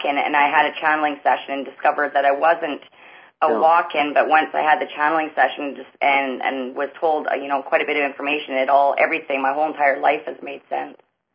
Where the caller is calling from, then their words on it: Hope, British Columbia, Canada; I'm calling from Hope, British Columbia, Canada.